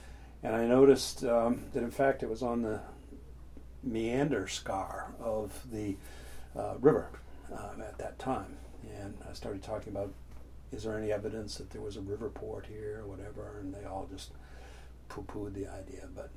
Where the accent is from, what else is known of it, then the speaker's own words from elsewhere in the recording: Maine, United States; also born or lived in Florida; having been born and raised in Maine, the opportunity to interview for a job back here in Maine was too good to pass up.